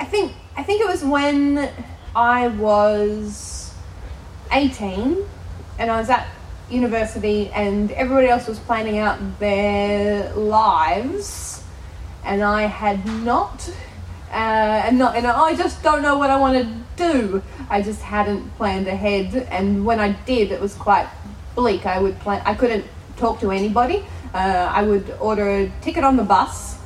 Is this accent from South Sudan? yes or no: no; Australia; I'm just passing it off as Australian over here. It's great. I fuck up my words in Australia all the time.